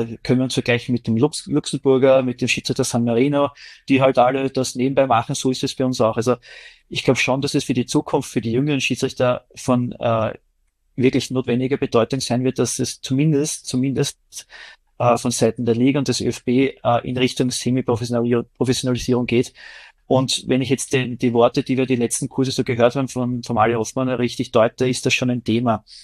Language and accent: German; Vienna, Austria; Der einzige Unterschied ist für mich als Wiener natürlich die Anreise nach Altach, dass ich am Vortag anreise